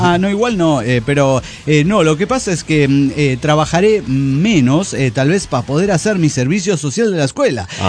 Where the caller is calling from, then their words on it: General Güemes, Salta, Argentina; de General Güemes, Salta, Argentina.